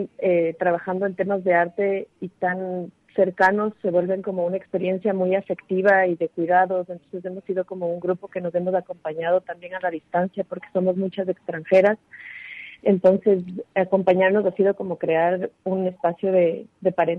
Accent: Ecuador; yo soy de Ecuador

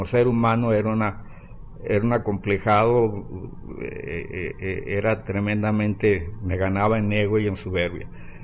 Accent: Jalisco, Mexico; Finalmente ahora lo estoy pudiendo lograr, de quedarme no solo en mi país que adorado, sino en mi ciudad, en mi estado, que amo a mi estado de Jalisco.

